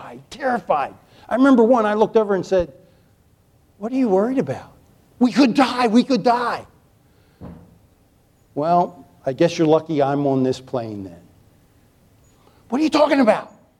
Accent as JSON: {"language": "English", "region": "Chesapeake Bay", "country": "United States", "tie": "born or raised there", "said": "I grew up on the Chesapeake Bay. You get in deep weeds, you ain't going very far."}